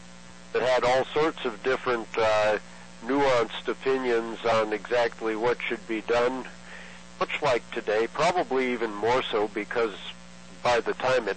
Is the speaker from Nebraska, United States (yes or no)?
no; Eau Claire, Wisconsin, United States; all the peace demonstrations that occurred during that time in my hometown, which was Eau Claire, Wisconsin.